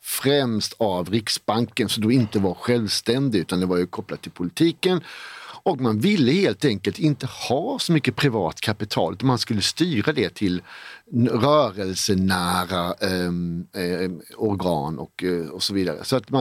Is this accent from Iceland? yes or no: no; Blekinge, Sweden; Jag är från Blekinge.